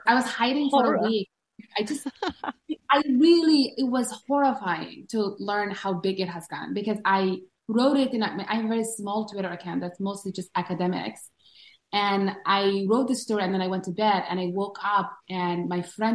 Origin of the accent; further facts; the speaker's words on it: Somaliland, Somalia; I'm from Somaliland and my housemate is from the Netherlands.